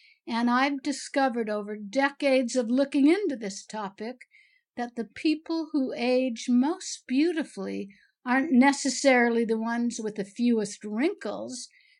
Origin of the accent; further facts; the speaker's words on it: Los Angeles, California, United States; the gate next to mine was going to board with people going from Heathrow to LAX, you know, my hometown.